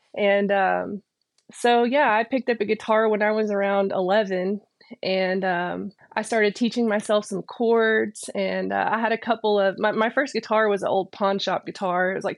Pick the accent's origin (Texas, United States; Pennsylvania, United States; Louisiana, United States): Texas, United States; Anson; I grew up in Anson, out north of Abilene. It's a little small town, about 2,000 people, but that's where I grew up.